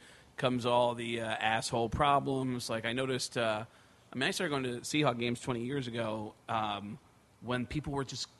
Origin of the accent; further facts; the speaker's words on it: Mount Vernon, New York, United States; It started with the fact that I grew up in New York with the Yankees in Mount Vernon, 10 miles from Yankee Stadium.